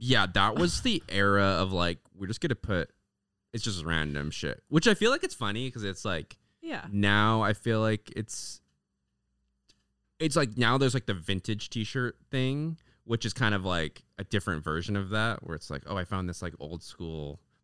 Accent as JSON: {"language": "English", "town": "Kelowna", "region": "British Columbia", "country": "Canada", "tie": "born or raised there", "said": "I grew up in Kelowna, so it was that one."}